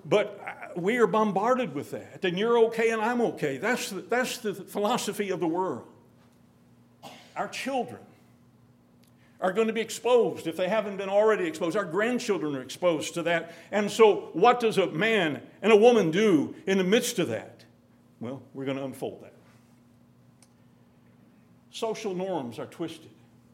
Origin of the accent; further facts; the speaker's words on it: Oblong, Illinois, United States; As a boy, I grew up in Oblong, Illinois.